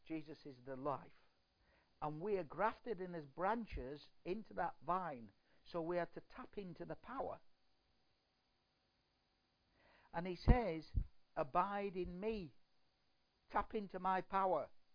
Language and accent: English; Ireland; And that's because I'm from Ireland.